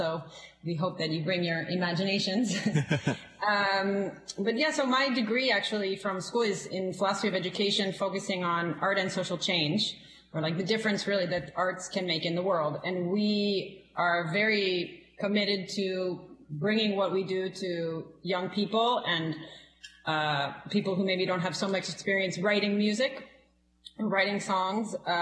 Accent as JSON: {"language": "English", "town": "St. Louis", "region": "Missouri", "country": "United States", "tie": "born or raised there", "said": "I was born and I was raised in St. Louis, Missouri."}